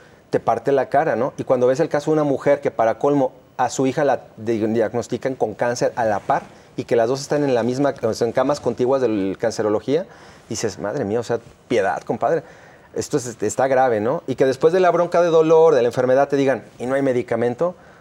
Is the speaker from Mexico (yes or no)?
yes; Mexico; Creo que todos somos mexicanos y en esa sensibilidad debemos de ver por todos.